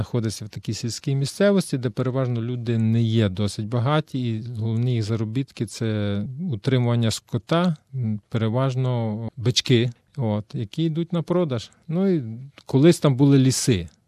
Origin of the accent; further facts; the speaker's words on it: Lviv, Lviv Oblast, Ukraine; now in Ecuador; Почнемо з того, що я зі Львова.